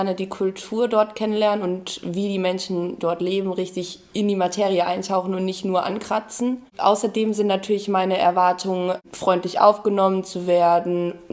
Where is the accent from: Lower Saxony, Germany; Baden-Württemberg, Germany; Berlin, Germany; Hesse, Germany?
Baden-Württemberg, Germany; Walldorf; Ich bin 19 Jahre alt, ich komme aus Waldorf, das ist eine kleinere Ortschaft in der Nähe von Heidelberg